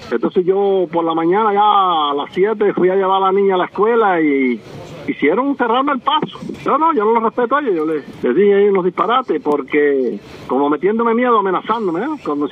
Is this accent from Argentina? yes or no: no; Cuba; born there; Nacimos en Cuba, somos cubanos y hay que luchar.